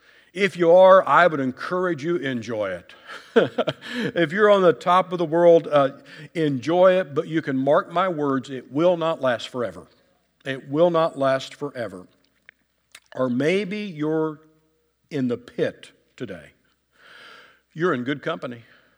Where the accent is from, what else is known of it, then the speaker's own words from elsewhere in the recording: Kansas City, Missouri, United States; I'm from Kansas City. Russell Stover's headquarters is there, and so I probably have more Russell Stover's candy than I should.